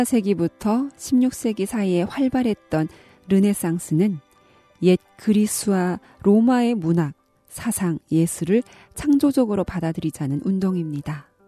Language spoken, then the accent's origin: Korean; North Korea; 지금까지